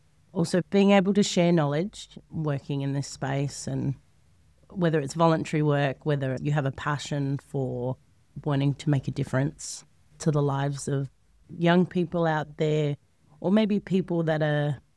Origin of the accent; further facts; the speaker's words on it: Perth, Western Australia, Australia; also born or lived in Dunedin, New Zealand / Sydney; I come over to Perth when I was 18 months old with my family. I was born in Dunedin, and we come over to Sydney first. We were only there for a little bit, and then we moved here and settled here.